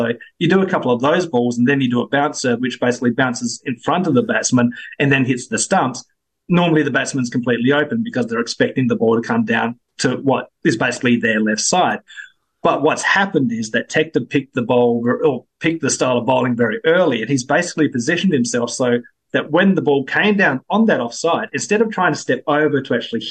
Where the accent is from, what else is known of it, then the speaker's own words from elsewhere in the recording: Australia; I hate to admit this as an Australian and going into the Ashes in just 2 weeks' time